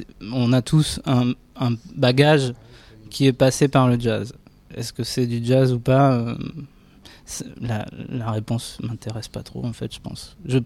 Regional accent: Chartres, Centre-Val de Loire, France; also born or lived in Tours; on vient de la même région, on vient de Chartres tous les deux

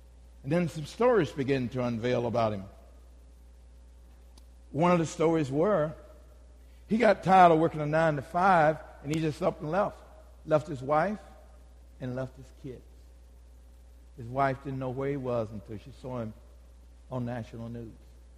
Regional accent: Kissimmee, Florida, United States; born there; I was born in a segregated South. I was born in Kissimmee, Florida, before Disney World got there. Call it Cowtown.

